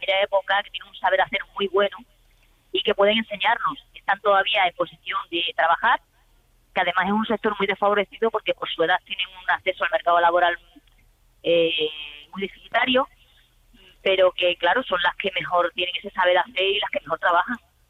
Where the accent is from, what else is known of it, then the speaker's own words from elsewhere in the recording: Moraleja, Extremadura, Spain; he montado un taller de confección en mi pueblo, Moraleja.